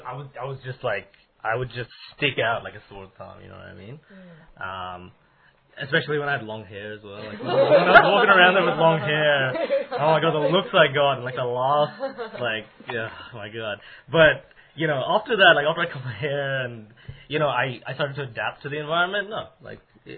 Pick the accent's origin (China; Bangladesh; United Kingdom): Bangladesh; now in Australia; I introduce myself as an Australian, but I always say that, you know, I'm actually from Bangladesh originally. I was born over there and then I moved here. My parents grew up there.